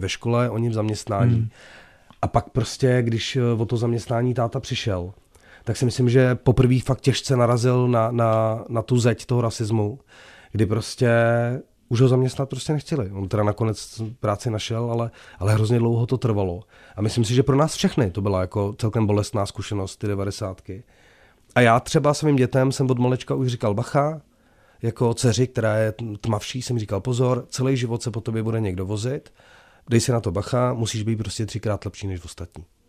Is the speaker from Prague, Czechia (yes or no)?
yes; Žižkov, Prague, Czechia; No tak já mám ty kořeny fakt jako zapuštěný na tom Žižkově.